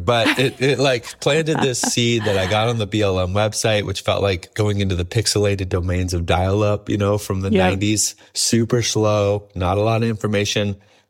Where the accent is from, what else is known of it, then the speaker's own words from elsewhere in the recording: Michigan, United States; moved away as an adult; now in California, United States; I'm from Michigan, so I grew up in Michigan. I moved out to the West 21 years ago